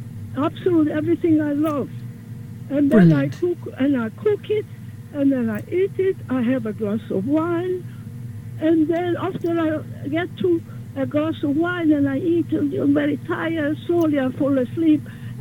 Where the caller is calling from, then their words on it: New York City, New York, United States; I'm calling from New York City, Lower East Side.